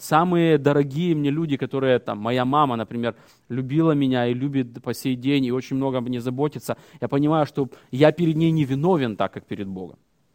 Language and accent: Russian; Ukraine; born there; я родился в Украине, и я крещен в детстве, поэтому я автоматически там христианин.